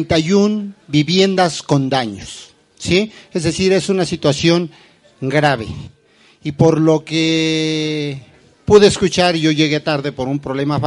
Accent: Mexico City, Mexico; vengo de la colonia del Mar, delegación Tláhuac. La colonia del Mar quizás es una de las zonas más devastadas de la ciudad.

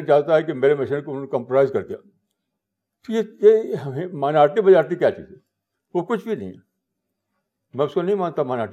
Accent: India; born there; now in Delhi, India; میں انڈیا کا سٹیزن ہوں, اور میں جس کے انڈیا میں پیدا ہوا اور یہاں پر میں دعوت کا کام کر رہا ہوں

